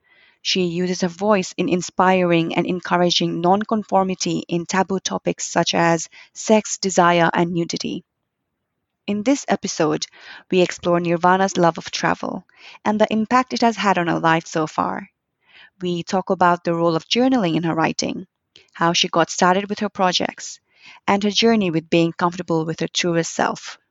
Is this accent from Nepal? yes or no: yes; Nepal; I grew up in Nepal, but I think you just get used to it.